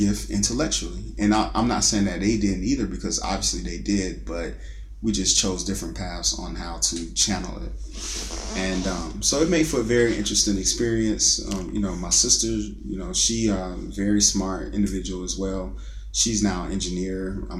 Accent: Tampa, Florida, United States; I grew up in Tampa, Florida.

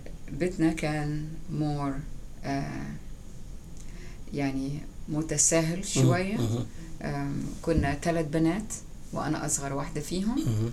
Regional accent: Cairo, Cairo Governorate, Egypt; born there; أنا تولدت في القاهرة، وأنا 64 years old، 64 سنة.

